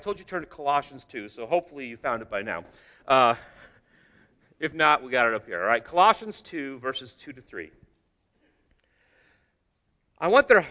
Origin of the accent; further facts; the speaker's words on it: Bend, Oregon, United States; I love to float the river, the Boise River, where I'm from Bend. We used to float, I love floating the Deschutes River.